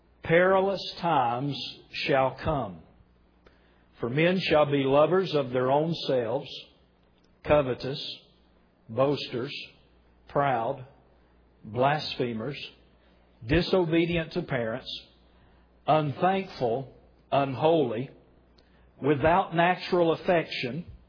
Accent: North Carolina, United States; now in Canada; we may be in Nova Scotia, but we're not from Nova Scotia, and we're in Nova Scotia via North Carolina, where we're originally from. We've been in Nova Scotia now for 12 years

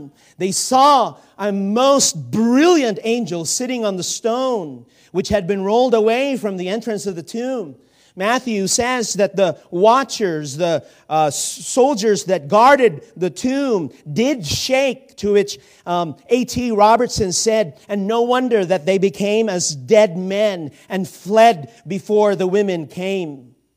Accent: Philippines; Growing up in the Philippines, and attending church there under whose ministry I grew up and got saved, Pastor Rumio Kube.

